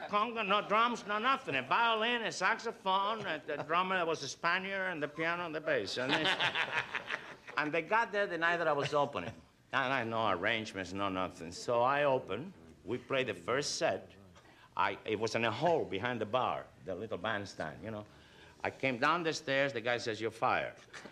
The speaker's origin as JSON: {"language": "English", "region": "Santiago de Cuba", "country": "Cuba", "tie": "born or raised there", "said": "Now, in Cuba, everybody does the conga in carnival time, particularly my hometown. Mm-hmm. It's like the Mardi Gras in New Orleans. Everybody from the island comes to Santiago, and they do the conga line."}